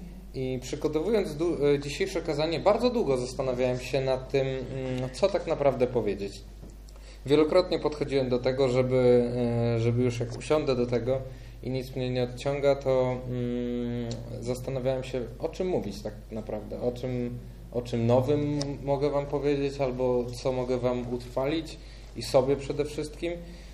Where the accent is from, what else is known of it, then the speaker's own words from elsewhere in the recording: Białystok, Podlaskie Voivodeship, Poland; Ja znam z Białegostoku, skąd pochodzę, bardzo wiele przykładów